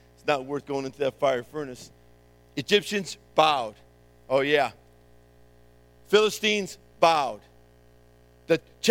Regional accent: Northeast, United States; born there; You see, I was born in the Northeast between Yale and Harvard.

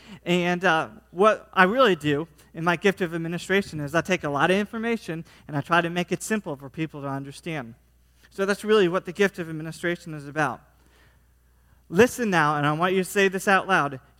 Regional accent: United States; You know, I'm from the United States. I think I know a little bit about English.

